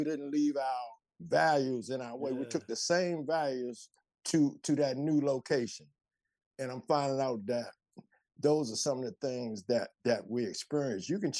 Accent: Fairmont Heights, Maryland, United States; Yeah, I'm from Fairmont Heights. I'm right across the line.

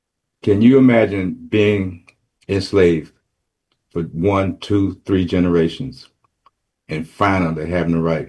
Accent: Texas, United States; I'm a Texan. I'm a sixth-generation Texan.

